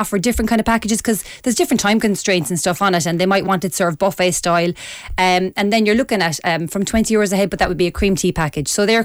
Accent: Cork, Munster, Ireland; Yeah, I'm from Cork and I'm very clever.

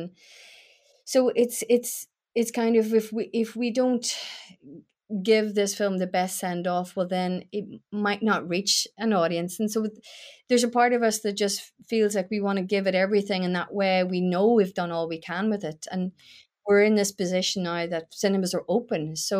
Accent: Newry, Northern Ireland, United Kingdom; I grew up in Newry. So I would have experienced, you know, because I went to a Catholic school

